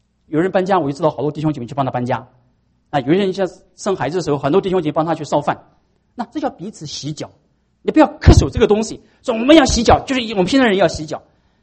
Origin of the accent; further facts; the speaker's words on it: Anhui, China; 我们十多岁的时候，那家乡唱戏哈，唱那个我们安徽人唱那个叫什么，黄梅戏。